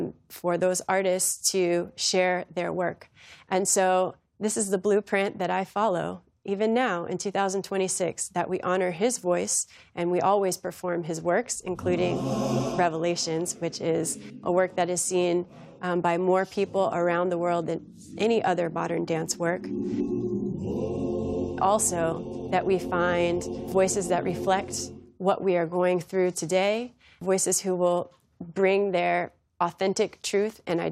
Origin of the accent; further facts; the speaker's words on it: Columbia, Maryland, United States; And my parents, I grew up in Columbia, Maryland.